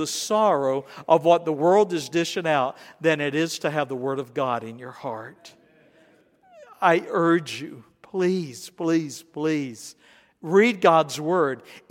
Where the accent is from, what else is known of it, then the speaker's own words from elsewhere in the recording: South Carolina, United States; accent: Southern; Now, I grew up in South Carolina. I had never been around Northerners at all, you know.